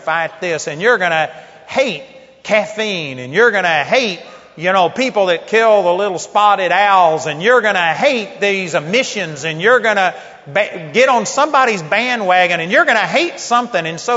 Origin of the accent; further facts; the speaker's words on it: Arlington, Texas, United States; I grew up in Arlington, Texas, but I was in Nacogdoches, Texas